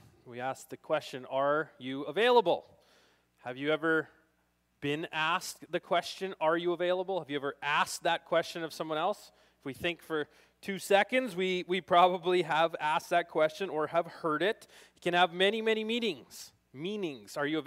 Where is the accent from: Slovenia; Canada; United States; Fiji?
Canada; Daysland, Alberta; We grew up in Daysland on a grain farm, and we're cowboys, like the real kind, I guess.